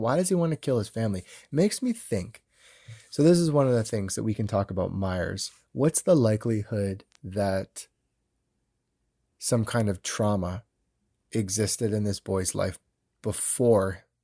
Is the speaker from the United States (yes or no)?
no; Canada; we're Canadian.